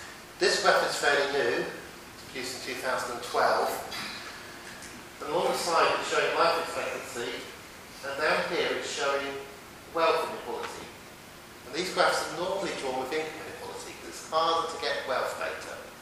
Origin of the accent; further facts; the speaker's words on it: Oxford, South East England, United Kingdom; where I grew up in Oxford was the centre.